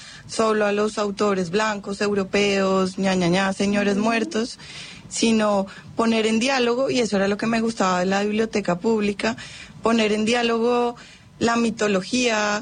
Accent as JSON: {"language": "Spanish", "town": "Bogotá", "region": "Bogotá D.C.", "country": "Colombia", "tie": "born or raised there", "said": "Nací en Bogotá, que es una ciudad que queda arriba en las montañas, a 2.600"}